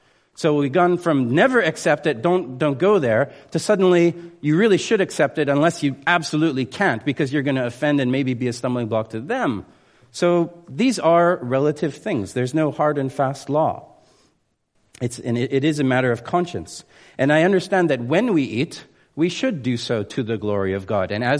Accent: Canada; and of course, as a Canadian, bacon

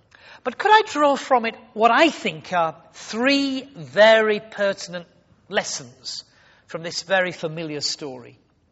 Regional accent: Yorkshire and the Humber, United Kingdom; for me as a Yorkshireman, even if they're on the wrong side of the Pennines

